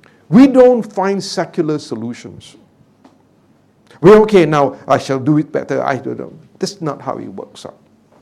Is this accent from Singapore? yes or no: yes; Singapore; Singapore is not kind to people outside our country. You go into hospital here, it's always first class